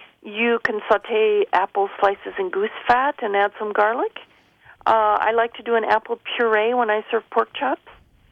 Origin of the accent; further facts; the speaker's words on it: Pacific Northwest, United States; now in France; I consider the Pacific Northwest my home.